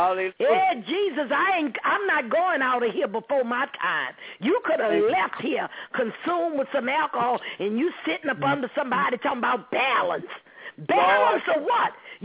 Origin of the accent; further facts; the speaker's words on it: New Orleans, Louisiana, United States; moved away; I said, Lord, did I sound like that when I left New Orleans? I still have an accent. You all hear my accent, mother.